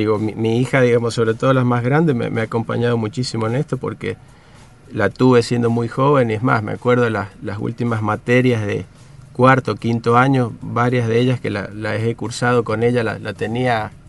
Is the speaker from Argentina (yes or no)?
yes; Guaymallén, Mendoza, Argentina; also born or lived in Godoy Cruz; nací en Godoy Cruz, como gran parte de los mendocinos que somos por ahí cerca de la capital, nacemos en el Hospital Español y después me crié en Guaymallén.